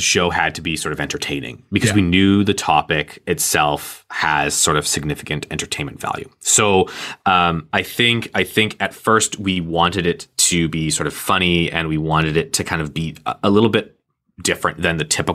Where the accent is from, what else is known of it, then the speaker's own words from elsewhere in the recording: Canada; Oh, sorry. I'm Canadian. I'm very critical of your weird gun laws.